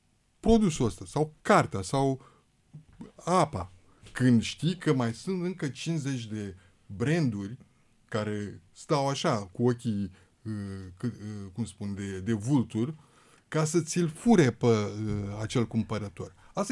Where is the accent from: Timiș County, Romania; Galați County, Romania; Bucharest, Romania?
Galați County, Romania; Galați; eu sunt băiat din Galați, adică galațeni de-ai mei